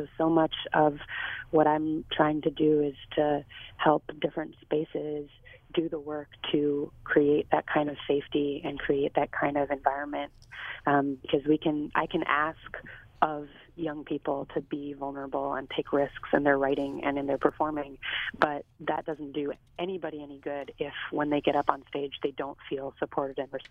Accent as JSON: {"language": "English", "town": "New York City", "region": "New York", "country": "United States", "tie": "born or raised there", "said": "Yeah, I grew up in New York City, and when I was growing up here, there was already a pretty amazing existing spoken word poetry community"}